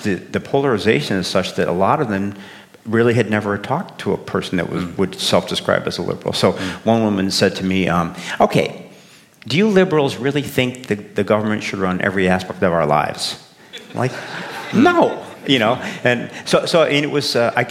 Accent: Chicago, Illinois, United States; I'm from the South Side of Chicago, and on both sides of my family

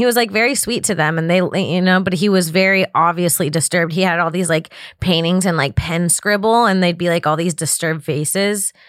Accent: Florida, United States; born there; Yeah, I was born in Florida.

